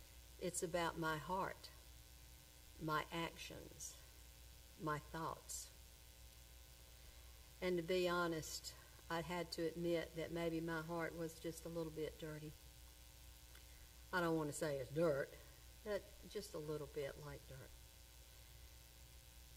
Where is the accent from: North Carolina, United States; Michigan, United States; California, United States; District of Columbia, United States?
North Carolina, United States; Zebulon; As many of you know, I grew up in East Wake County, Zebulon to be specific, on a tobacco farm.